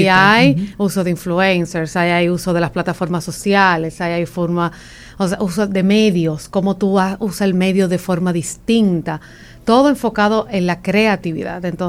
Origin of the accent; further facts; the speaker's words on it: Dominican Republic; como apretados que somos los dominicanos